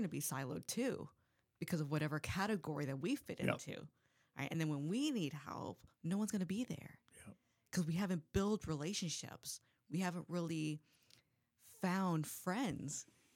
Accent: California, United States; And yes, we're in Sacramento, but I've always been a Warriors fan. I grew up in the Bay Area.

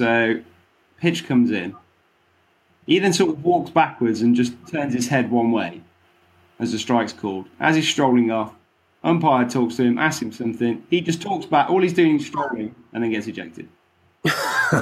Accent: Tamworth, West Midlands, United Kingdom; And the most local team geographically and to my hometown, Tamworth, which is also in Massachusetts, was the New England Patriots.

